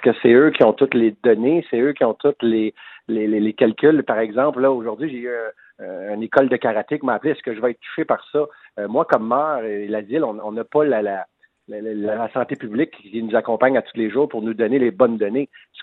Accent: Mascouche, Quebec, Canada; même dans mon coin de pays, ici chez nous, à Mascouche

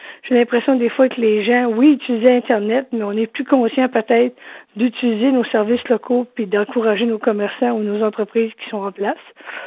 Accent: Matane, Quebec, Canada; born there; now in Chibougamau, Canada; Non, moi, je suis née à Matane, mais ça fait quand même 30 ans que je suis à Chibougamau.

